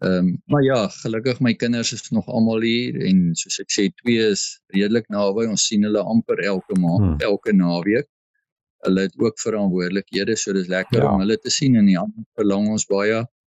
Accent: Pretoria, Gauteng, South Africa; ja, ek het groot geword in Pretoria, was nog in die destijds, was ek in die weermag gewees, my dienstplig gedoen, die aard van die saak, baie daar ook geleer, ondervindinge gekry, ek kom uit landbou en uit konstruksie agtergrond

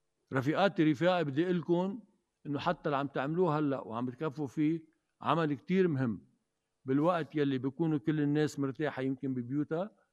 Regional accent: Lebanon; هذا مطلب نحن لبناني خاص فينا،

